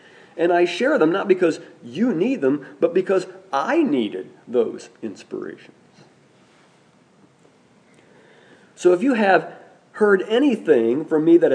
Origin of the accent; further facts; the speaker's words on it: Rushville, Indiana, United States; I was born in Rushville, Indiana, after all. I was raised in Rushville, Indiana.